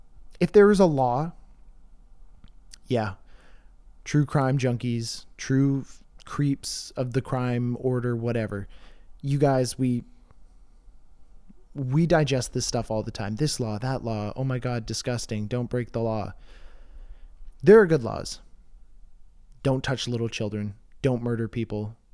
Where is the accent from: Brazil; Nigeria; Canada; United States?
Canada; I'm Canadian. I'm not a Democrat or a Republican.